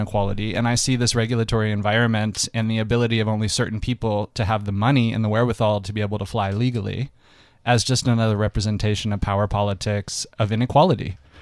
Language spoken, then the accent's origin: English; United States; moved away as an adult; now in South Africa; Well, as you guys can hear from my accent, yes. I am from the States, and I came here in 2012.